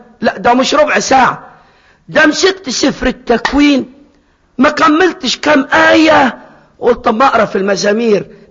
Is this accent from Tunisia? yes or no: no; Egypt; زي ما تعودت كمصري